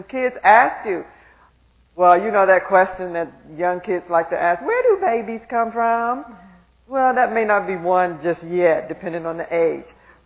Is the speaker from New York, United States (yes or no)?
no; Tennessee, United States; I'm from Tennessee.